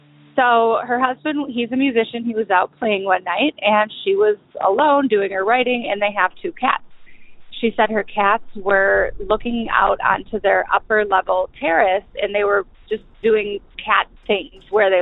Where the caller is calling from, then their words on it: Chicago, Illinois, United States; I'm calling from Chicago.